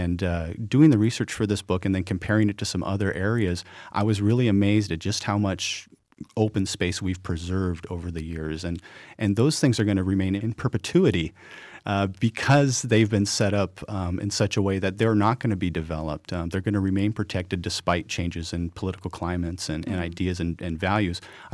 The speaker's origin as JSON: {"language": "English", "region": "California", "country": "United States", "tie": "born or raised there", "said": "I've lived out here since 1994, and I grew up in the Inland Empire."}